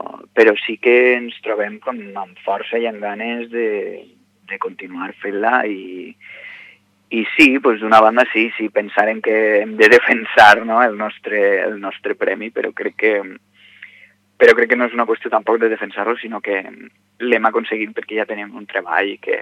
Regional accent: Castellnovo, Valencian Community, Spain; nosaltres som de Castellnovo, molt a prop, a la província de Castelló

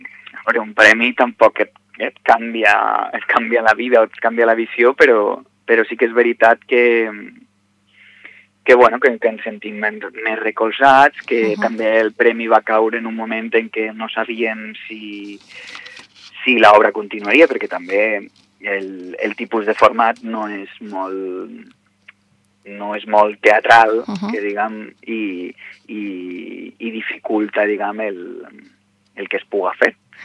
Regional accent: Castellnovo, Valencian Community, Spain; nosaltres som de Castellnovo, molt a prop, a la província de Castelló

